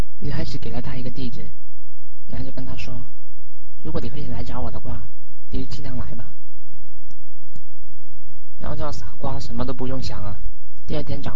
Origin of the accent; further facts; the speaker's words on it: South China, China; Chinese is a second language; 我的国语不太好，你们听了不要笑就是了。我是南方人嘛，没办法。